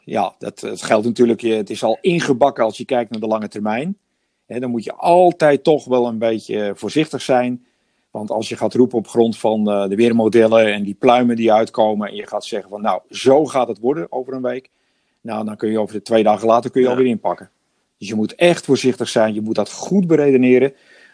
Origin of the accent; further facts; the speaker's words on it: Marken, North Holland, Netherlands; Ik ben dus geboren en getogen op Marken.